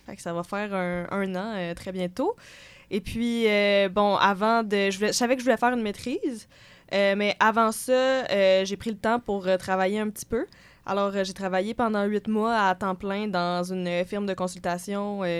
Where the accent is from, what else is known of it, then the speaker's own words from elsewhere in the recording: Sherbrooke, Quebec, Canada; moi, j'ai grandi à Sherbrooke, mais j'ai décidé d'aller au cégep à Québec